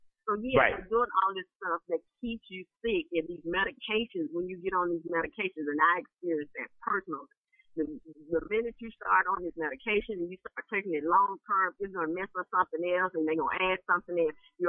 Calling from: Dallas, Texas, United States; Hey, Dave. This is … from Dallas, Texas.

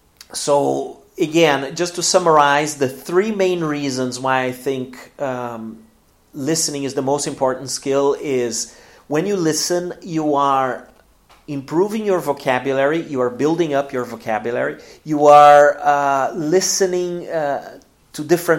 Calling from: Porto Alegre, Rio Grande do Sul, Brazil

